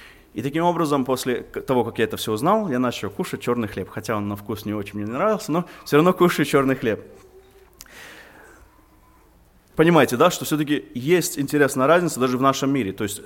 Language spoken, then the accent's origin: Russian; United States; Я когда был маленьким, я вырос здесь в Америке.